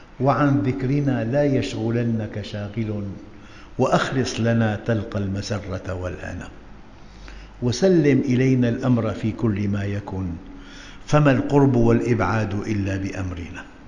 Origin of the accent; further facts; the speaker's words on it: Syria; مرة طلعت دعيت إلى طعام عندنا بالشام